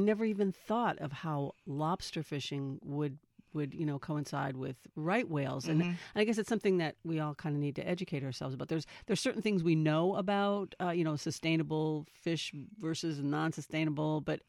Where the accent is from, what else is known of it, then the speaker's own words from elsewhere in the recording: Connecticut, United States; I grew up outside of Hartford, and I remember what we used to call the Meadows, where the drive-in theater was